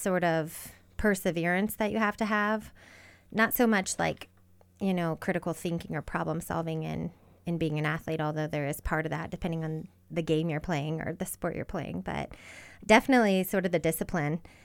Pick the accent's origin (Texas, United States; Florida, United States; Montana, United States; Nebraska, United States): Montana, United States; Great Falls; moved away as an adult; Yeah, so I grew up here in Great Falls. Great Falls High side of the river here. And then I left at 18 and I went to University of Montana.